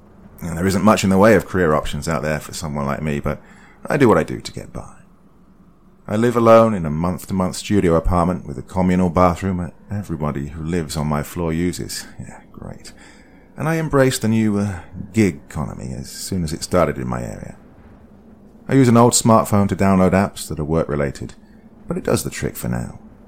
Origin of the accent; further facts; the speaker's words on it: Delaware, United States; Even though I'm from Delaware. Yes, it's a real state that exists.